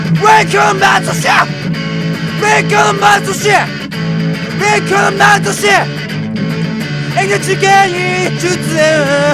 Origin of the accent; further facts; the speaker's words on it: Hirosaki, Aomori, Japan; まあ弘前っていうところの出身なので